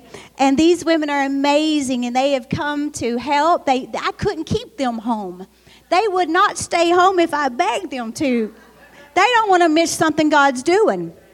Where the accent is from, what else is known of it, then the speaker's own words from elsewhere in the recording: Berea, Kentucky, United States; I'm from Berea, Kentucky